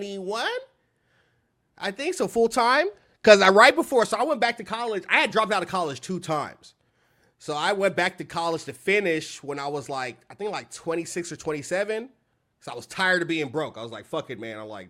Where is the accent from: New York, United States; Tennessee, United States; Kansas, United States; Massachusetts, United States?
Tennessee, United States; Nashville; also born or lived in Nancy, France; I'm in Nashville, Tennessee. I've been in Nashville since I was 2 years old.